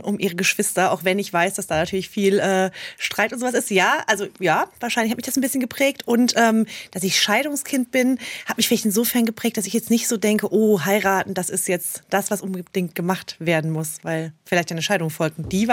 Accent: Unzhurst, Baden-Württemberg, Germany; In Unzhurst. Das ist auch im Sendegebiet, ja. Also in der Nähe von Bühl bei Baden-Baden, ah, okay. In Baden-Württemberg.

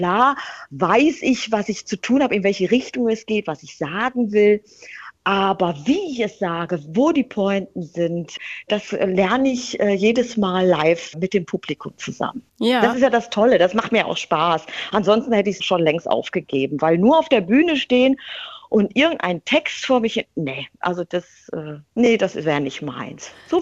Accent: North Rhine-Westphalia, Germany; ich bin im Ruhrgebiet aufgewachsen. Ich verstehe die Leute. Ich tick auch so.

